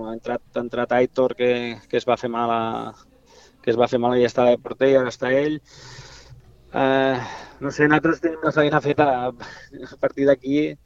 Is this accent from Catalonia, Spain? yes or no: yes; Catalonia, Spain; que tots som de les Terres de l'Ebre